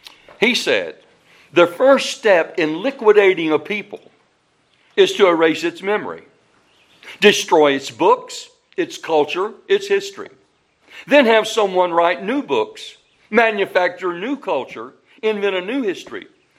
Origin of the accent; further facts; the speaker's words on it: the South, United States; born there; accent: Southern; Because I was born in the South, and I'm planning on keeping my Southern accent, and I'm not ashamed of my Southern accent.